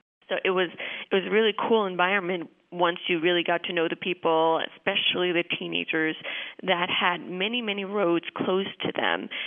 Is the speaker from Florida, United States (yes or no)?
no; Brooklyn, New York, United States; I grew up in Brooklyn, and I saw everything with, pizzas and egg rolls living in Brooklyn, and I grew up in a Jewish-Italian neighborhood.